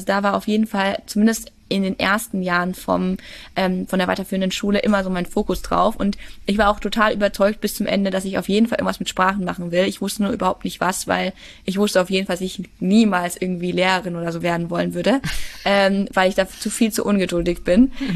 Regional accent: Würzburg, Bavaria, Germany; ich komme aus Würzburg, habe da in Regensburg studiert, beide Städte mit tollen Unis.

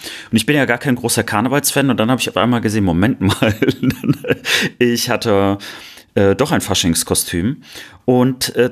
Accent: Cologne, North Rhine-Westphalia, Germany; Also ich bin ja als Kölner, muss ich ja im Prinzip einer Tradition ja hier gehorchen, die ich aber trotzdem nicht mag.

